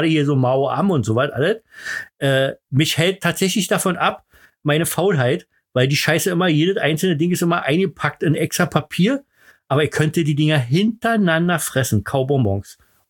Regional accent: Berlin, Germany; bei uns in Berlin.

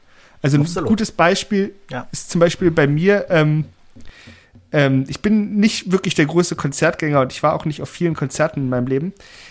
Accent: Berlin, Germany; ich als Berliner

